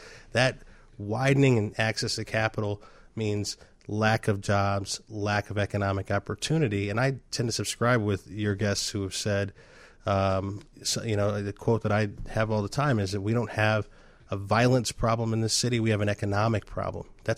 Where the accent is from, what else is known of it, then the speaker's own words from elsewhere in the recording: Chicago, Illinois, United States; Look, I grew up in the Bronzeville area.